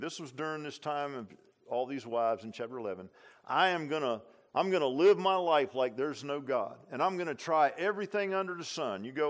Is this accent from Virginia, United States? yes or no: yes; Virginia Beach, Virginia, United States; I grew up in Virginia Beach, over on the bay side, mostly near the bay, and we had a boat.